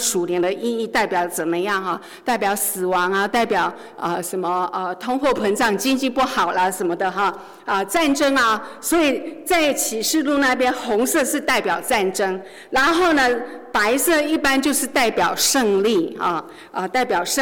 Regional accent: China; 我们像我们中国人有农历嘛，哈，我们有农历

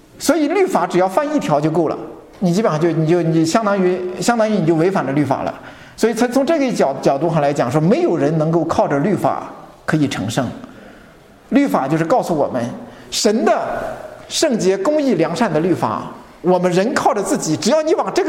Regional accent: China; 所以很多的时候，我们中国人就是有的时候讨论一些这些问题的时候

